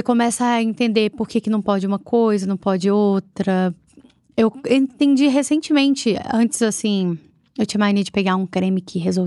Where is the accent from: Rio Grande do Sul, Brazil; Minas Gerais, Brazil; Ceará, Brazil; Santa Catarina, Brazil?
Minas Gerais, Brazil; É porque eu sou mineira, né, gente? Mineira é vaidosa, assim, gosta de inventar umas modas também.